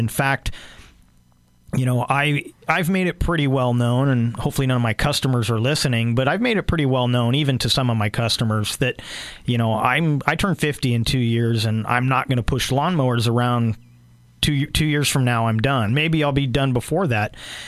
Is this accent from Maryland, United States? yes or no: no; Santa Rosa, California, United States; I kind of made a plea for my hometown of Santa Rosa when they were going through the devastating fires.